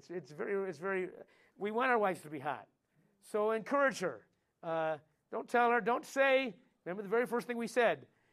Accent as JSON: {"language": "English", "region": "Midwest", "country": "United States", "said": "I'm from the Midwest."}